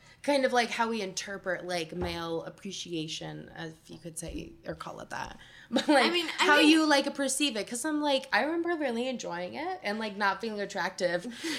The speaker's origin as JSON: {"language": "English", "town": "Indianapolis", "region": "Indiana", "country": "United States", "tie": "born or raised there", "said": "Like, I grew up in Indianapolis downtown, and we were walking and we were catcalled."}